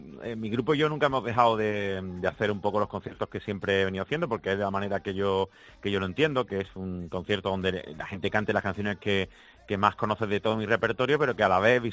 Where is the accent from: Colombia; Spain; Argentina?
Spain; Huelva, Andalusia; yo soy de aquí, de Huelva, y así me siento y me he sentido siempre desde que nací.